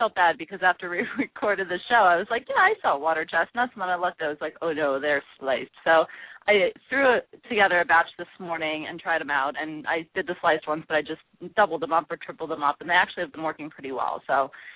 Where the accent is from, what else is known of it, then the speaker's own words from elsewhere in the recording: Buffalo, New York, United States; I come from Buffalo, so, like, snow, no problem, you know, all that kind of stuff.